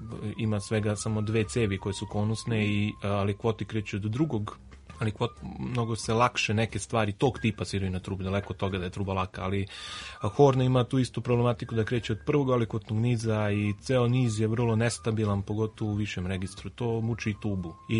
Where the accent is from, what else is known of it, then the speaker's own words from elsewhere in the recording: Pančevo, Vojvodina, Serbia; Ja sam iz Pančeva i u Pančevu sam završio muzičku školu, Jovan Bandur.